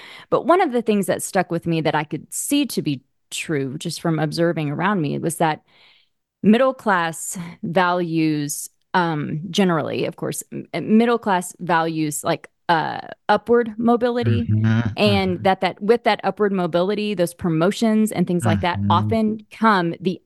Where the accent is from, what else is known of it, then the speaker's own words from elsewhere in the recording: Oklahoma, United States; And and I come from a little place, I grew up in Oklahoma, where each of my grandparents, they married one another and they met because their family farms were next to each other.